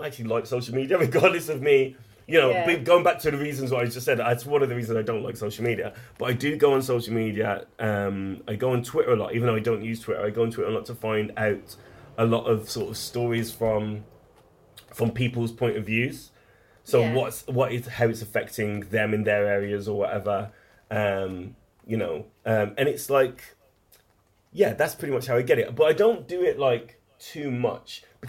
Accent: Wolverhampton, West Midlands, United Kingdom; So yeah, it was Wolverhampton, like

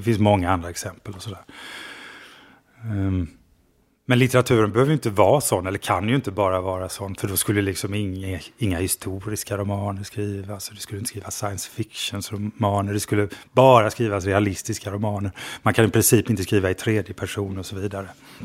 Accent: Falkenberg, Halland County, Sweden; Jag skulle gärna vilja återvända till min hemstad Falkenberg igen.

